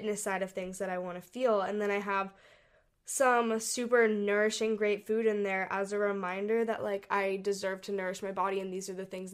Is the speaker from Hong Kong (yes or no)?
yes; Hong Kong; born or raised there